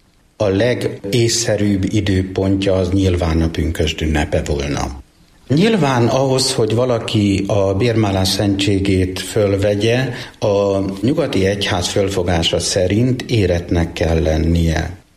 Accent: Monok, Borsod-Abaúj-Zemplén, Hungary; szülőfalum egyházközségében még a harmadik nap is ünnep, fogadalmi ünnepként, amit én nagyon szeretek, és nagyon gyakran haza is szoktam menni.

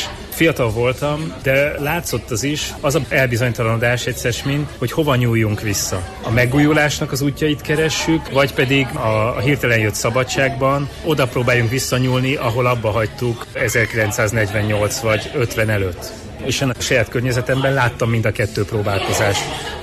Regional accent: Szombathely, Vas, Hungary; Én Vas megyéből, Szombathelyről származom.

